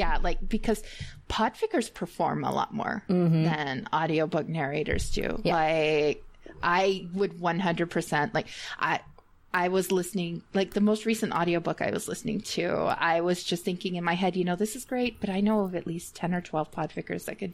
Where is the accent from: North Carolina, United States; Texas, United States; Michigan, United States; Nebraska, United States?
Texas, United States; accent: Southern; We're both from the same state. And it, like, I am originally from Texas.